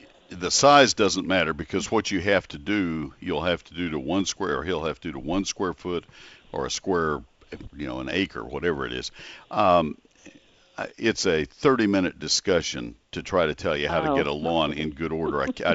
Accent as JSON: {"language": "English", "town": "College Station", "region": "Texas", "country": "United States", "tie": "born or raised there", "said": "I grew up in College Station."}